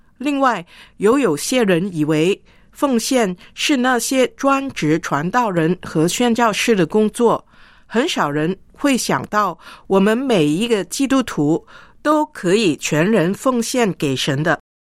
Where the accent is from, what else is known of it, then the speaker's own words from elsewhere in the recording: China; 我们身为中国人的基督徒